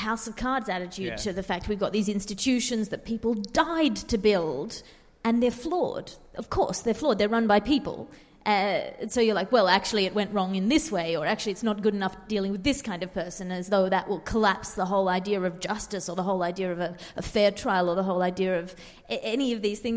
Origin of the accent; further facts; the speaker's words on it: Sydney, New South Wales, Australia; there's national parks that ring Sydney, which is my hometown